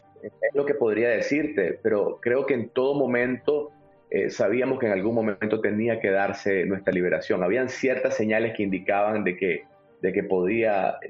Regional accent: Matagalpa, Nicaragua; en mi condición de católico, pero sobre todo de nicaragüense, yo soy de Matagalpa

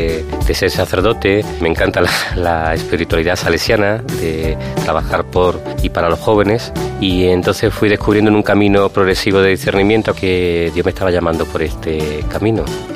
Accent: Seville, Andalusia, Spain; yo soy de Sevilla

